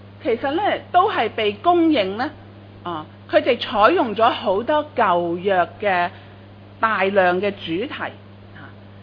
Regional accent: China; 就好像我们中国人都有不同的文学题材的，是吧？

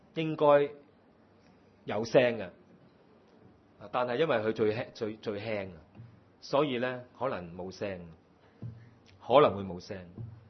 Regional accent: China; 我们中国人说有个钱扎下袋都要的

